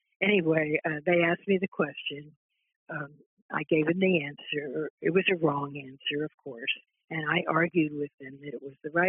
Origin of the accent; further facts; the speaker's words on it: Philadelphia, Pennsylvania, United States; had been very active in Christian Endeavor, which was a national youth organization in Philadelphia. I was from the West. We were divided into branches. I was West Branch